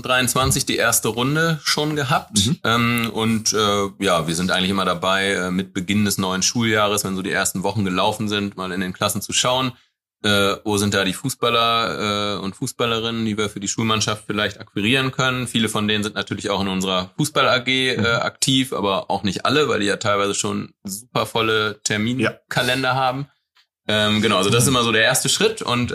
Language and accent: German; Helmstedt, Lower Saxony, Germany; Ich bin in der Region groß geworden, also ich komme aus Helmstedt ursprünglich